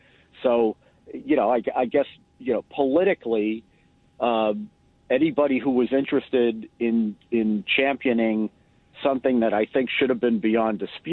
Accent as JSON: {"language": "English", "country": "United States", "said": "But what I'm most worried about, legally and as an American, is the prudence of bringing this kind of a case"}